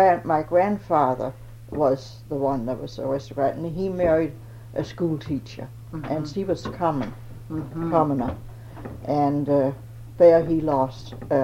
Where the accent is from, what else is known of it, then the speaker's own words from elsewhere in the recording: Fredericia, Southern Denmark, Denmark; born there; English is a second language; I was born in Fredericia, Denmark.